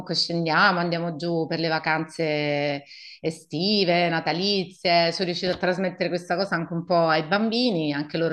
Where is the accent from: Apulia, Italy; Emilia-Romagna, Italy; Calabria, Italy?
Calabria, Italy; Catanzaro; io sono nata a Catanzaro, ho vissuto a Catanzaro fino all'età di 18 anni, quindi ho frequentato le scuole lì fino alla fine dei superiori. Poi mi sono trasferita a Cosenza, quindi sono rimasta sempre in Calabria per l'università.